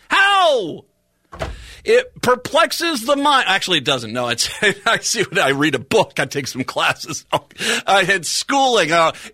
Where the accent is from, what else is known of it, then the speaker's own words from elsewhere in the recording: Rhode Island, United States; But Columbus Day, when I grew up in Rhode Island, around Italians, that is considered to be the Italian equivalent of St. Patrick's Day.